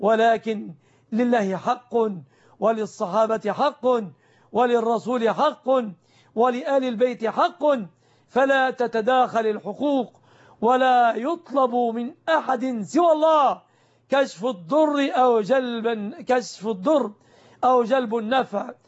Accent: Egypt; بلادنا مصر

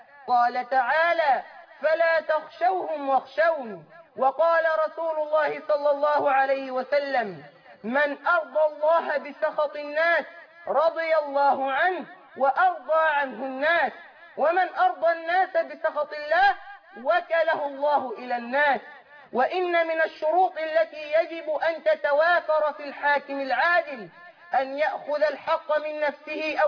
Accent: Egypt; بلدنا مصر

